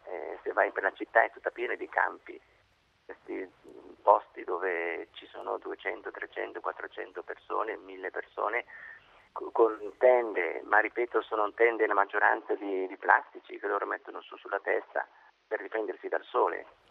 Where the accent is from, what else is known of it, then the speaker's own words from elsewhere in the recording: Bergamo, Lombardy, Italy; so che io sono di Bergamo, anche a Bergamo sono arrivati alcuni feriti da qua